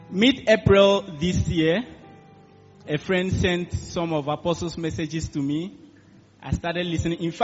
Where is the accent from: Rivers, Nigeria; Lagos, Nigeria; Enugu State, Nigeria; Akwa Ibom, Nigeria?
Akwa Ibom, Nigeria; I'm coming from Akwa Ibom.